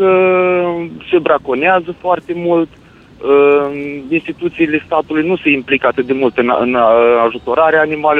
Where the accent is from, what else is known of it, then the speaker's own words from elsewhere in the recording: Suceava County, Romania; Vă sunt de la Suceava, din inima munților.